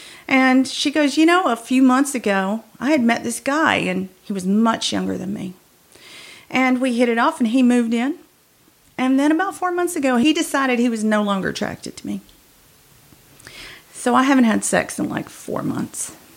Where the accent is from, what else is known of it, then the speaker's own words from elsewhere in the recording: the South, United States; I was the only girl growing up in the South with five brothers.